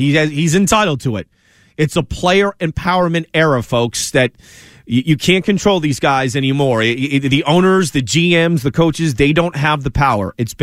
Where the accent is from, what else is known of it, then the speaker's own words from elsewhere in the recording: Massachusetts, United States; See, I'm a local guy now. I grew up in Western Mass. I'm the pride of Western Mass. I'm the greatest thing that ever come out of Western Mass since Travis Best.